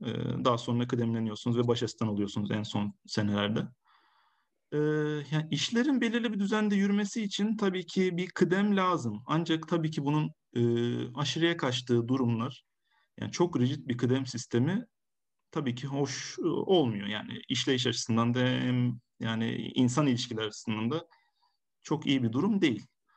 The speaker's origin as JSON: {"language": "Turkish", "region": "Antalya", "country": "Turkey", "tie": "born or raised there", "said": "92 yılında Antalya'da doğdum. İlk orta öğrenimim ve lise eğitimim Antalya'da."}